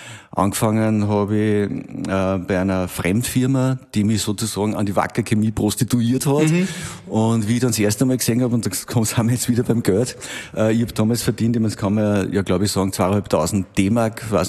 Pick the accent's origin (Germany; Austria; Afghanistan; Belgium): Austria; Braunau am Inn, Upper Austria; born there; now in Wels, Austria; Ende der 90er Jahre nach Linz gegangen, bin gebürtiger Braunauer und bin nach Linz gegangen, und das hat mir extrem gut getaugt. Der Liebe wegen dann nach Wels.